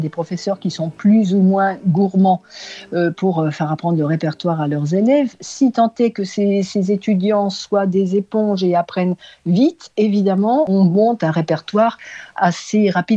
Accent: Le Creusot, Bourgogne-Franche-Comté, France; also born or lived in Blanzy / Montceau-les-Mines; Moi, je suis née au Creusot. Ma famille habitait à Blanzy, puis à Monceau aussi un peu.

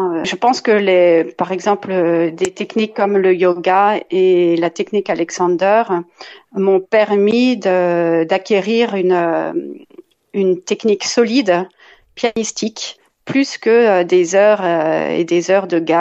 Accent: Paris, Île-de-France, France; Je suis née et j'ai grandi à Paris dans une famille d'artistes.

